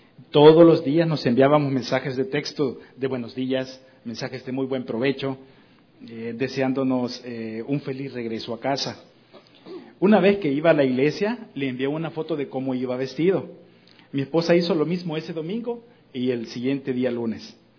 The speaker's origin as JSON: {"language": "Spanish", "country": "El Salvador", "lives_now": "Mexico", "said": "los hermanos identificaban por mi acento que no era mexicano. Les daba curiosidad y me decían, tú no eres de aquí. Yo entonces les explicaba que soy salvadoreño y les platicaba la razón de estar en México."}